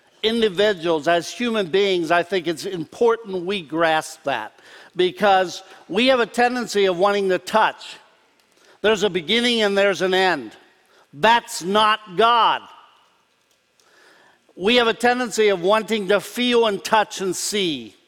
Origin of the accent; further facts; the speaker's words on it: Pennsylvania, United States; We were raised in Lancaster County with a lot of conveniences.